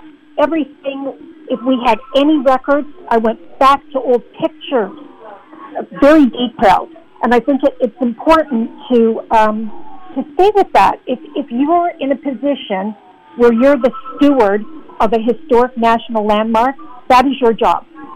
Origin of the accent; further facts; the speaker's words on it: Canada; And, of course, that was thrilling for me because I'm Canadian.